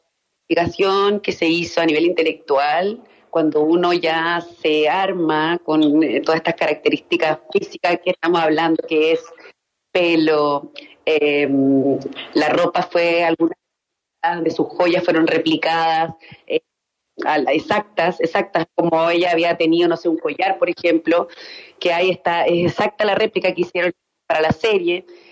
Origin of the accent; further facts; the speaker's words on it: Chile; Que esta mujer tiene muchas cosas que nosotros como chilenos, por ejemplo, no sabíamos.